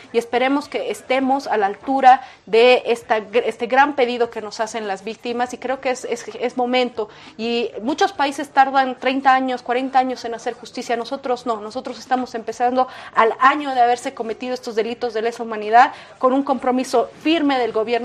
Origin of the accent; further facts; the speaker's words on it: Bolivia; Hay una palabra clave que tenemos que recordar como bolivianos y bolivianas